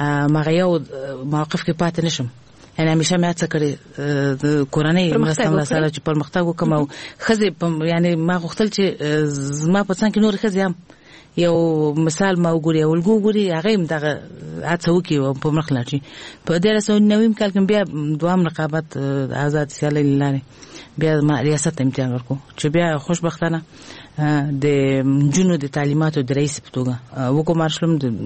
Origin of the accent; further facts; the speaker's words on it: Kabul, Afghanistan; طبعا زه په خپل هیواد کې لوی شوی ما، او ابتدایي ښوونځی ما د کابل په ښار کې، چې موږ د کابل ښار نه یو، یعنی زه د ولایت وایم، خو دلته زه لوی شوی ما د کابل په ښار کې مې ابتدایي زده کړې کړې دي.